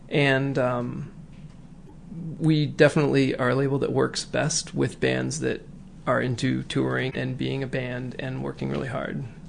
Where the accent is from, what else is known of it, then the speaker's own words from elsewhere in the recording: Danville, United States; growing up in Danville, about 30 miles away